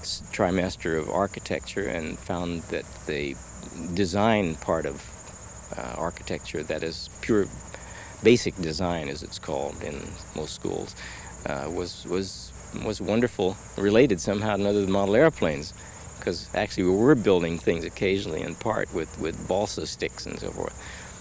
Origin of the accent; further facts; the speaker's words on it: Oregon, United States; I went to the University of Oregon, going to my home state school